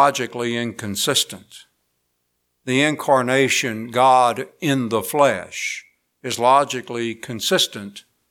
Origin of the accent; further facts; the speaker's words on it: Union Bridge, Maryland, United States; my hometown of Union Bridge, Maryland, there was a little pamphlet I found